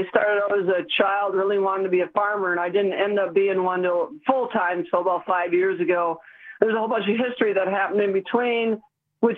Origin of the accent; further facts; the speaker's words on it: Watertown, Wisconsin, United States; I didn't grow up here. I grew up outside of Milwaukee.